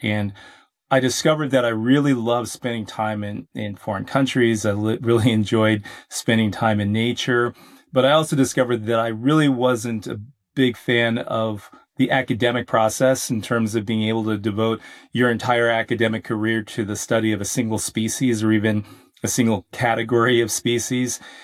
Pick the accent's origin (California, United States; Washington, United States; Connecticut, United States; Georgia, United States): California, United States; Los Angeles; And I grew up originally in Los Angeles, California, and I spent much of my formative years in the Boy Scouts